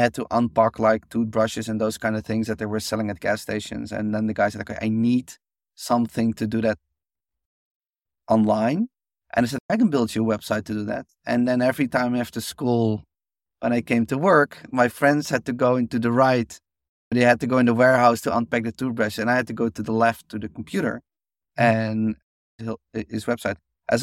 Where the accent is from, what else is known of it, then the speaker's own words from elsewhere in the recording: Netherlands; so I grew up in Holland, but there was like this Dutch guy who wrote programming books for children.